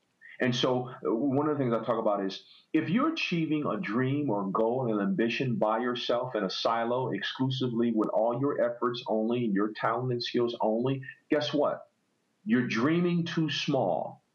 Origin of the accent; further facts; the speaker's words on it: Los Angeles, California, United States; I grew up in South Central LA, I mentioned